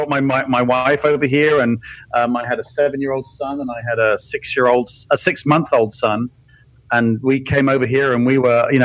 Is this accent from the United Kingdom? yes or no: yes; Cambridge, East of England, United Kingdom; also born or lived in London; England, I'm from a place called Cambridge, which I'm sure many of you have heard of. I'm kind of, I was born in London, moved to the Cambridge area, or I was moved there when I was like 6 months old